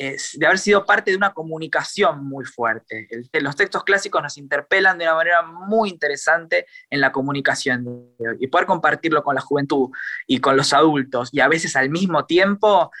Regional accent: Ramos Mejía, Buenos Aires Province, Argentina; volvíamos a casa en Ramos Mejía, de donde soy yo

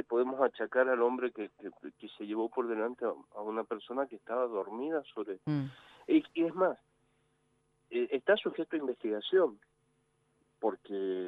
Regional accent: Mendoza, Argentina; yo también soy mendocino

